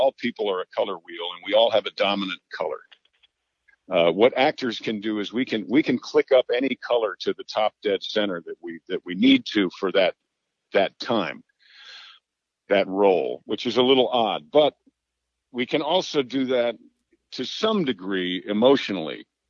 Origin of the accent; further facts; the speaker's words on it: New York, United States; I did, absolutely, and I'm from New York.